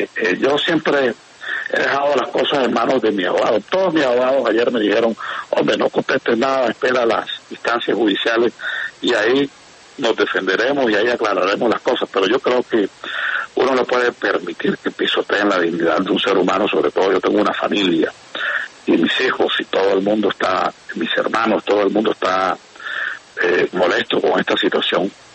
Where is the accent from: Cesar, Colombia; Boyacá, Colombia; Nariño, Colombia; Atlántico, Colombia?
Atlántico, Colombia; Barranquilla; Yo vengo desde la Junta de Acción Comunal del barrio Santa María, un barrio al sur de Barranquilla, donde me crié, donde me formé, donde me hice. Un barrio vulnerable, un barrio de invasión.